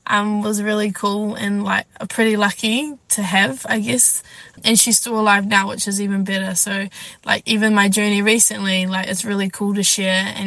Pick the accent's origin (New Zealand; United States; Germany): New Zealand; Matamata, Waikato; born and raised in the Waikato region. So I live in a small town called Matamata. Born and raised on a farm my whole life. My parents are dairy farmers